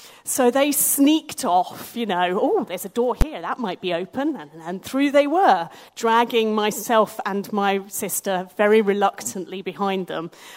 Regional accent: East of England, United Kingdom; the village where I grew up in South Cambridge.

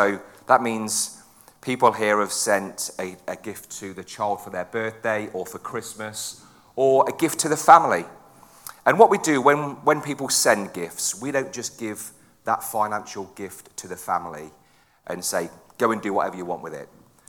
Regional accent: West Midlands, United Kingdom; accent: Midlands; now in Portishead, United Kingdom; We're originally from the Midlands, as you may pick up a little bit of a Midlands accent. I'm not a Brummie. Don't tell me I'm a Brummie, please. But I am from just outside Coventry.

